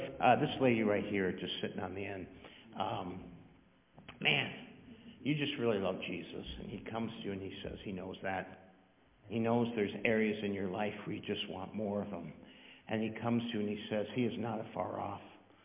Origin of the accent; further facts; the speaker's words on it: Ireland; I'm Irish. We're ridiculous people.